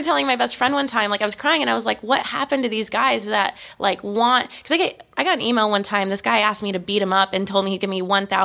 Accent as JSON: {"language": "English", "town": "Austin", "region": "Texas", "country": "United States", "lives_now": "Los Angeles, United States", "said": "I'm from Austin, Texas. This is where I consider myself. It's the only place I lived more than a year before L.A."}